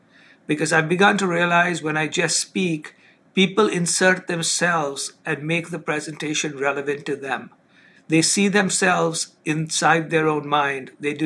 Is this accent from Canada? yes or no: no; India; I grew up originally in India.